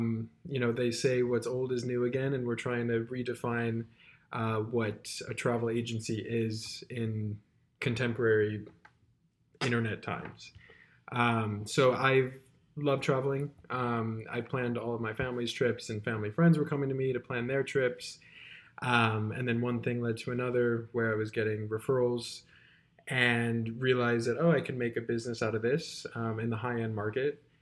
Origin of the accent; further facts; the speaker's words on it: Chicago, Illinois, United States; now in New York, United States; So I am from Chicago. I am 23. I went to school in the South. I came to New York to work in tech